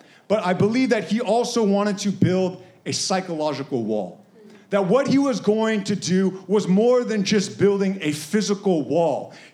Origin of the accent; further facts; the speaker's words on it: United States; born there; as a Korean American, I think about my identity and knowing that I was born in the United States as American, but being culturally Korean